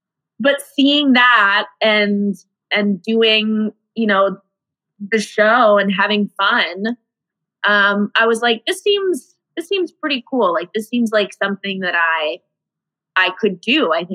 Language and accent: English; Iowa, United States; moved away as an adult; now in Chicago, United States; Chicago has been home for me for the last 5 years. I am originally from Iowa. That's where my parents are still. But I moved to Chicago after college